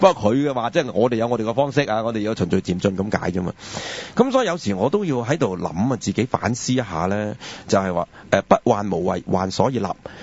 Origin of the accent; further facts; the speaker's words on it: China; 雖然我自己身為中國人